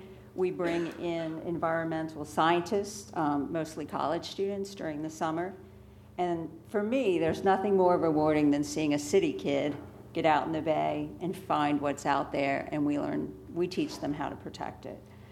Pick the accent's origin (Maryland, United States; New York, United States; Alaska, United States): Maryland, United States; Berlin; I'm from Berlin, Maryland